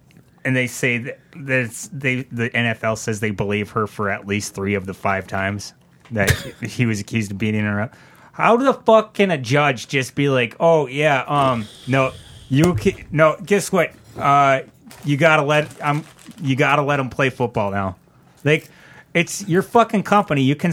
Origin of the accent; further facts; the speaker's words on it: Texas, United States; like, I'm from Texas and I like the Cowboys